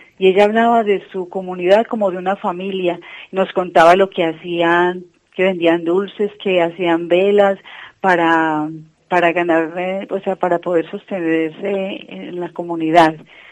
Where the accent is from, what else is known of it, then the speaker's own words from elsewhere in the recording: Colombia; now in Spain; Somos colombianas